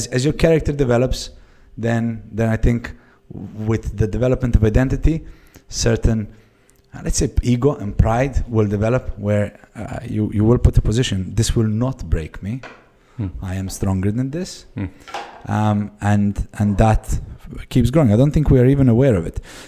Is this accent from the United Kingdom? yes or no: no; Belgrade, Serbia; So I grew up in Belgrade, Serbia, where people used to stab you for a pair of shoes.